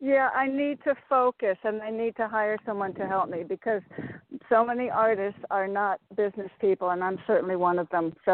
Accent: Connecticut, United States; I'm from Connecticut.

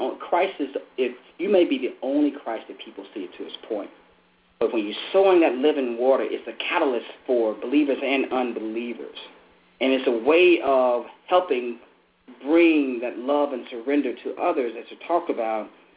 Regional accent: Alabama, United States; I growing up in Alabama, we didn't have a pro team, so I followed.

